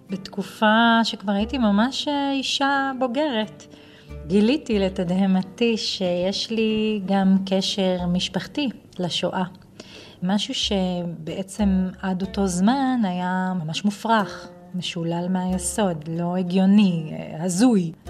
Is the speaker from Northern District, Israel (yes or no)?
yes; Shlomi, Northern District, Israel; also born or lived in Ma'alot; בגלל שגדלתי בפריפריה הצפונית, בשלומי ובמעלות